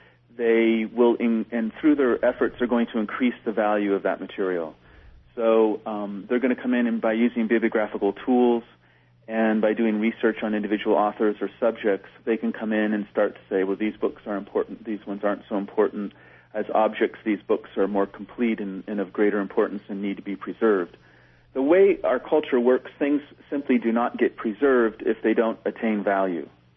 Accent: Sonoma, California, United States; My mother had written a cookbook, and I grew up in Sonoma, and food and wine, as you can probably imagine, was often discussed.

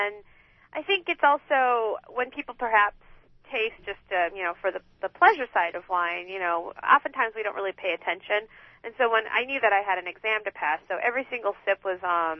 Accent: Monterey, California, United States; I grew up in Monterey, California.

